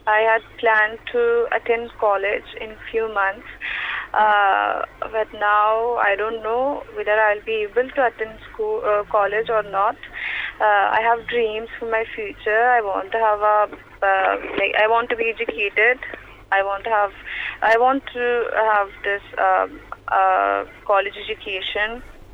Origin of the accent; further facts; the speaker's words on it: Faryab, Afghanistan; I'm 19. I'm from Faryab province of Afghanistan.